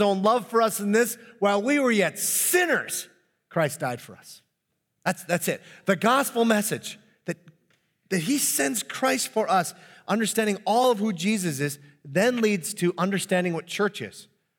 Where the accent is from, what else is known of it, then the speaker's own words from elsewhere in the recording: Minnesota, United States; Partly because I'm from the Iron Range, it's the only way we can do it.